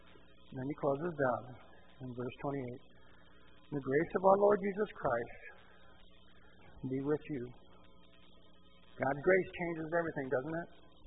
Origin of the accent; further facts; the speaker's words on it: Brazil; We came from Brazil.